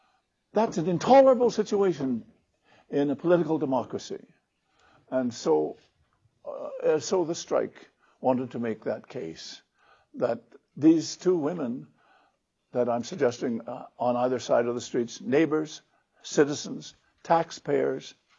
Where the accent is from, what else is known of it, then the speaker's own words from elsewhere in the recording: Canada; what is regarded in Canada, I think, as the number one jewel in the crown of being a Canadian. We prize this achievement.